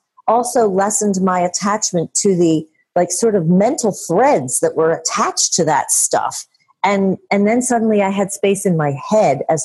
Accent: Philadelphia, Pennsylvania, United States; I'm from Philadelphia and still in Philadelphia

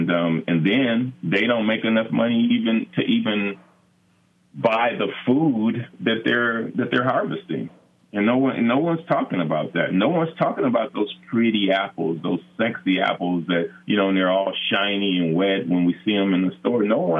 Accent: Los Angeles, California, United States; growing up in South Central and seeing availability and then, you know, you had to go to other neighborhoods to get healthy food

